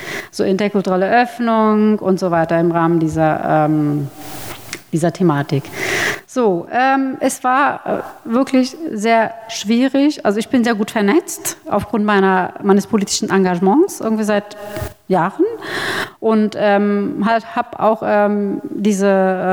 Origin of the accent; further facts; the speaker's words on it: Spandau, Berlin, Germany; ich komme halt selber aus Spandau. Ich bin in Spandau groß geworden, habe da Abitur gemacht